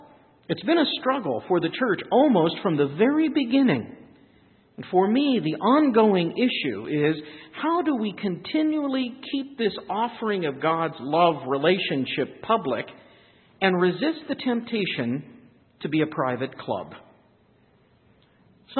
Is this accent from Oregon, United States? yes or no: no; Indianapolis, Indiana, United States; the Lilies in my hometown of Indianapolis